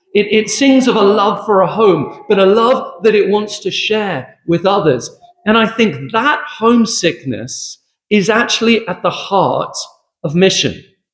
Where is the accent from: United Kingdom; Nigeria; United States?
United Kingdom; England; And you think to yourself, like, what do we have as English people?